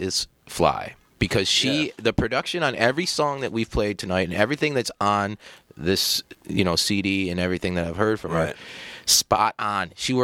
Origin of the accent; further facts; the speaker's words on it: Buffalo, New York, United States; I'm from Buffalo, New York, so I grew up watching this.